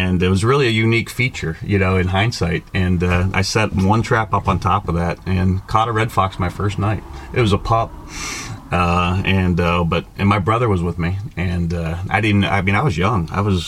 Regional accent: Ohio, United States; Where I grew up in Ohio was on the border of PA and Ohio, about 7 miles

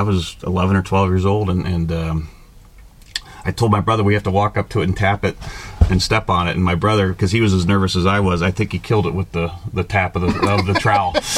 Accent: Ohio, United States; Where I grew up in Ohio was on the border of PA and Ohio, about 7 miles

